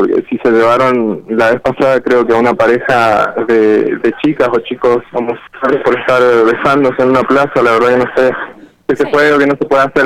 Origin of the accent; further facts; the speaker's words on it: Barreal, San Juan, Argentina; yo crecí en Barreal